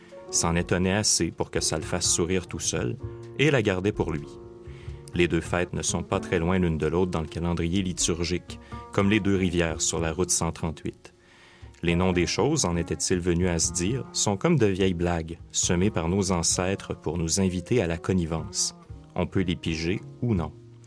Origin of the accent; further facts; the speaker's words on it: Baie-Comeau, Quebec, Canada; le décor de ma région natale, la Côte-Nord. Je suis né à Baie-Comeau, une ville de 25 000 habitants à peu près.